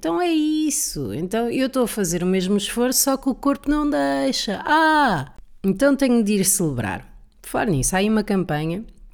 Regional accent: Portugal; somos portugueses, não é? Sinto que isso está muito associado à nossa cultura

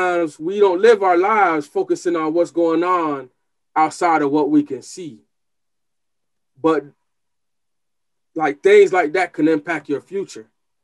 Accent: Homestead, Florida, United States; growing up in Homestead, you just like, dang, you know, you always nervous because you walk around with something that you ain't even licensed to carry and stuff like that.

